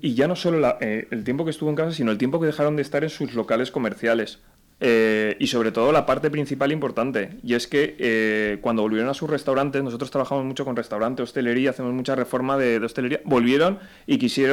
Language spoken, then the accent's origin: Spanish; Valencian Community, Spain; además nosotros siendo valencianos y queriendo potenciar el producto valenciano